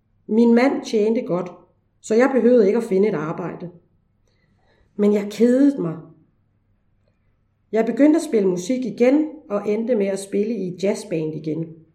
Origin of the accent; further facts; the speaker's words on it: Marseille, Provence-Alpes-Côte d'Azur, France; Jeg er født og opvokset i Frankrig. Jeg er født i 1955 i Marseille, som er en stor by i det sydlige del af Frankrig.